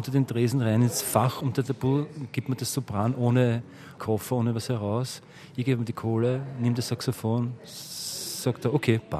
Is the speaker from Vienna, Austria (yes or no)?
yes; Vienna, Austria; Sage, ja, guten Tag, ich bin aus Wien.